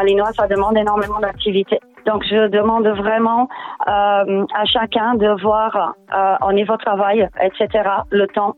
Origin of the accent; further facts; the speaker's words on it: Portugal; moved away as an adult; now in Saint-Martin; je suis portugaise, je suis arrivée il y a très longtemps sur l'île. Je fais mes études au Portugal ainsi qu'en France.